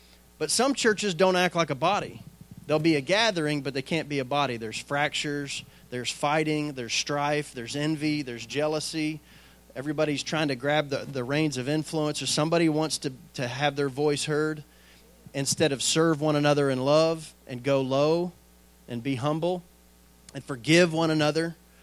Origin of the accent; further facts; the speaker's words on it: Texas, United States; And I said, all right, I'm from Texas. I feel better in boots